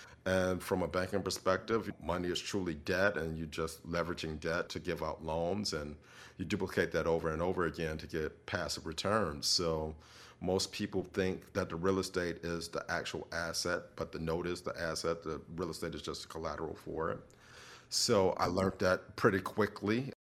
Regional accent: Chicago, Illinois, United States; I'm from the Windy City from Chicago.

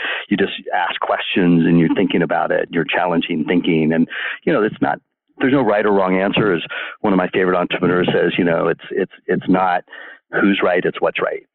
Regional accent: California, United States; born or raised there

